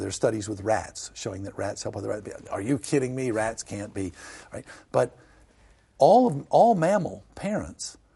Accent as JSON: {"language": "English", "region": "American South", "country": "United States", "tie": "born or raised there", "said": "And I grew up in the American South, and yeah."}